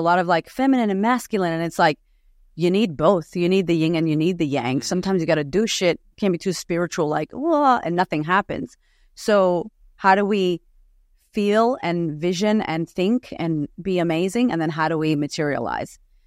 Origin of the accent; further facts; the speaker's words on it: United States; now in Australia; So for me right now, coming to Australia, being American and being so different, it was the thing that made me shrink myself.